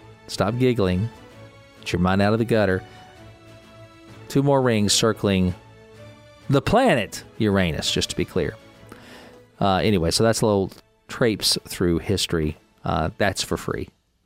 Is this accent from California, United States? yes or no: no; Kentucky, United States; Happy birthday to Diane Sawyer, native of my home state of Kentucky, 71 years old today.